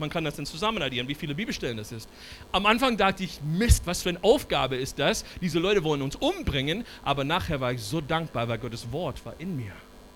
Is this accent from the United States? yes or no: yes; United States; German is a second language; Ich bin ursprünglich Amerikaner, nicht nur ursprünglich, ich bin immer noch. Kann nebenher einfach Deutsch sprechen.